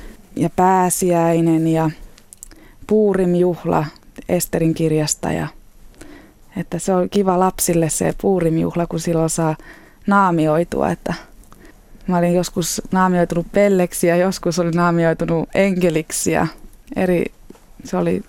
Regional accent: Ramat Gan, Tel Aviv District, Israel; also born or lived in Haifa; mä synnyin Haifassa ja me muutimme sitten tuonne Tel Avivin lähelle Ramat Ganiin. Ja siellä olen asunut ja kiertelimme paljon Israelia ja sukulaiset.

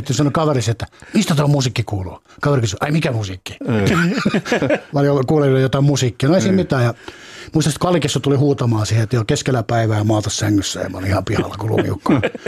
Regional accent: Häme, Finland; accent: Häme dialect; Koska mä puhun Hämeen murretta

